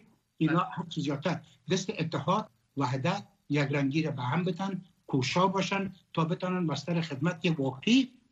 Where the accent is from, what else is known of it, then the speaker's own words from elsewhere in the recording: Afghanistan; ولی من تمام افغان هستم، از افغانستان هستم، اونجا زادگاهیم است،